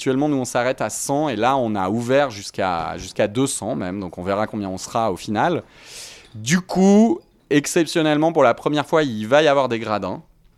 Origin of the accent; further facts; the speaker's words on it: Saint-Maurice-de-Ventalon, Occitanie, France; à Saint-Maurice-de-Ventalon, là d'où je viens, à côté du pont de Montvert.